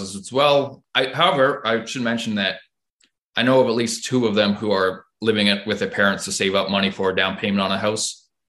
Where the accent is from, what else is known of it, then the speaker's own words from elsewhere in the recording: Hamilton, Ontario, Canada; I'm from Hamilton, Ontario, and I'm 27.